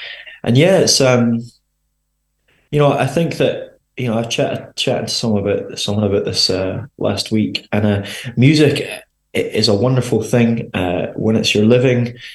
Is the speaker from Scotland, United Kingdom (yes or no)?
yes; Edinburgh, Scotland, United Kingdom; born there; accent: Scottish; Yeah, so I was born in Edinburgh